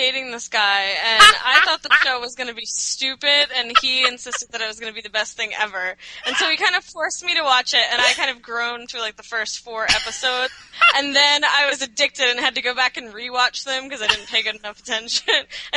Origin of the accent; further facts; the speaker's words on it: Delaware, United States; I'm from Delaware